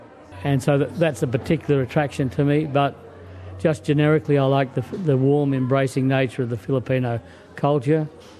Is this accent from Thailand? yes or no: no; Papua New Guinea; I grew up in New Guinea from young childhood, and that's where I feel very comfortable at a leisure level.